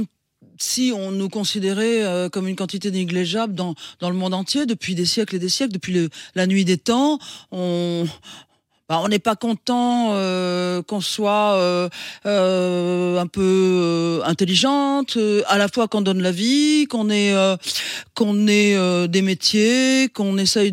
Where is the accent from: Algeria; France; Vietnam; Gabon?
Algeria; born there; also born or lived in Morocco; Je suis né en Algérie, voilà. J'ai vécu au Maroc.